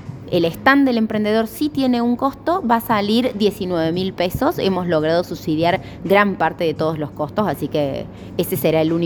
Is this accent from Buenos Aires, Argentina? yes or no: no; Mendiolaza, Córdoba, Argentina; Nosotros somos de ahí, somos de Mendiolaza